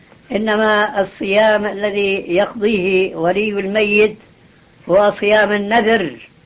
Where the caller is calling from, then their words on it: Aden, Yemen; الشيخ نحن هنا من اليمن من عدن